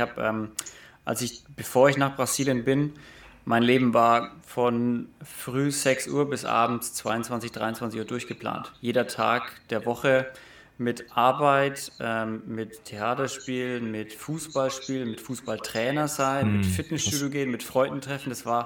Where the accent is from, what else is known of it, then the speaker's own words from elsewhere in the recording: Nuremberg, Bavaria, Germany; das ist halt ziemlich weit weg von Nürnberg, so wo ich jetzt wohne oder wo ich herkomme.